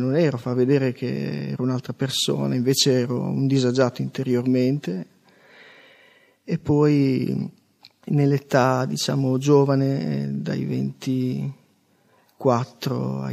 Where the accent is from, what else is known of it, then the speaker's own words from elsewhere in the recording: Gambettola, Emilia-Romagna, Italy; vengo dalla provincia di Cesena, Gambettola, faccio 50 anni domenica prossima